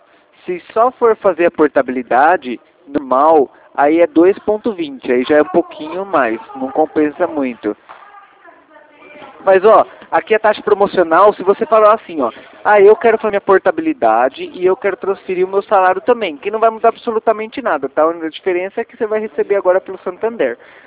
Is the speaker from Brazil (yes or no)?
yes; Rio Claro, São Paulo, Brazil; Não, aqui a gente é de Rio Claro, São Paulo.